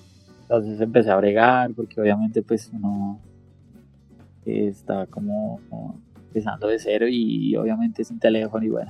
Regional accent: Bogotá, Colombia; ¿y de dónde eres? Y yo, no, de Bogotá.

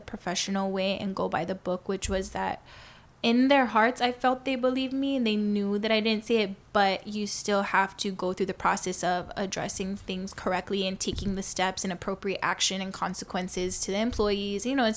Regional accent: Hawaii, United States; when you're born and raised in Hawaii, you really know the diversity of the culture, and that we are very much blended down here

